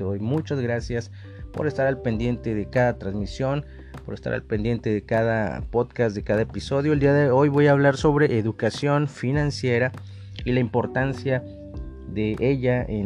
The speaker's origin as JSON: {"language": "Spanish", "country": "Mexico", "said": "bueno, yo soy de México, no sé de qué parte del mundo me escuchas"}